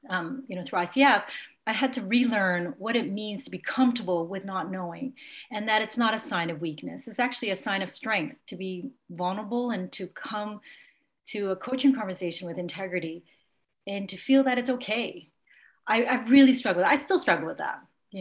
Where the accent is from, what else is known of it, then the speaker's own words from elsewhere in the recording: Vancouver, British Columbia, Canada; I grew up here in Vancouver in an immigrant neighborhood. My parents are, I'm Chinese Canadian